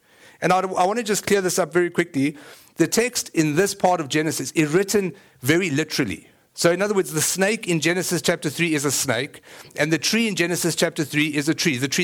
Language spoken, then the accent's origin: English; South Africa; I'm South African.